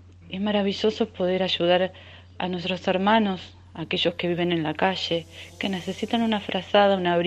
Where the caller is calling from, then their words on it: Mar del Plata, Buenos Aires Province, Argentina; de Mar del Plata.